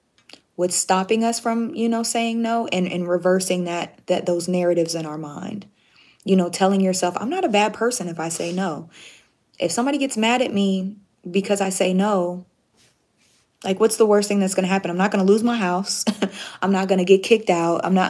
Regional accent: California, United States; I'm in California, my home state.

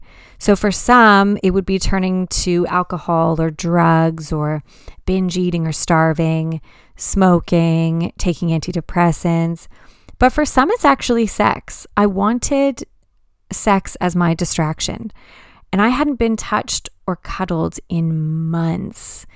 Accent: Canada; moved away as an adult; now in United Kingdom; I'm a young Canadian widow and mother living in the UK. I moved from Canada to the UK for my husband

